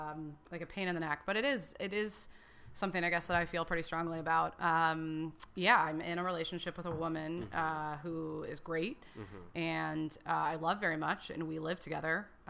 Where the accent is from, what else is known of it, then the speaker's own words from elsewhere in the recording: Connecticut, United States; now in New York City, United States; I live in New York City on the Upper East Side of Manhattan, and I work in sales. I grew up in Connecticut and not far from here.